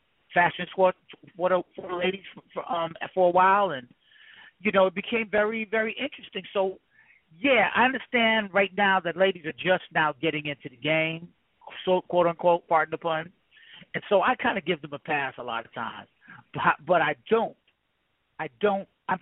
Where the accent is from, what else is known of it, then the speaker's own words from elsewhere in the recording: New York, United States; you know, I'm a New Yorker, man.